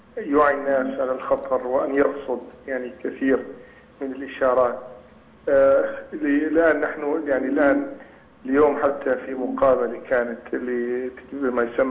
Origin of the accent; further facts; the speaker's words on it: Hama, Hama Governorate, Syria; أنا كسوري محروم من جواز سفري منذ طفولتي لأني من حماة. أنا شخصيا لم أتلقى جواز سفر سوري من كان عمري 14 سنة.